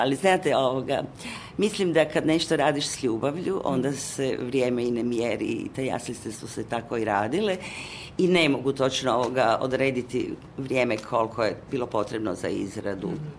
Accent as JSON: {"language": "Croatian", "town": "Samobor", "region": "Zagreb County", "country": "Croatia", "tie": "born there", "said": "kao rođena Samoborka, ponosna što sam rođena u Samoboru"}